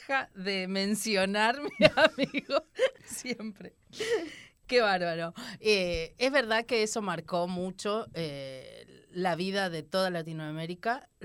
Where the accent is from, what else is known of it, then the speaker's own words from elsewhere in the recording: Mendoza, Argentina; now in Chile; yo he llegado de Argentina de visitar a mi origen, mi familia, mi tierra.